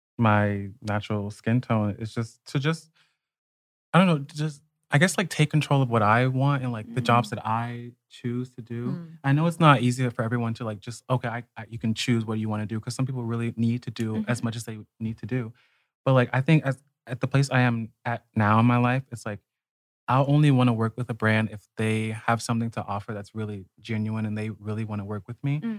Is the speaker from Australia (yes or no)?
no; United States; No, actually, when I was in high school here, I'm a foreigner. I'm African American and I used to wear like a uniform.